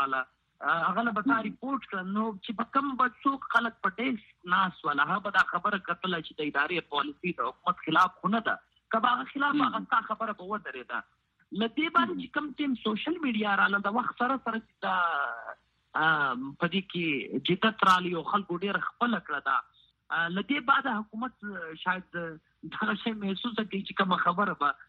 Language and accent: Pashto; Balochistan, Pakistan; زه د بلوچستان هغه وګړی یم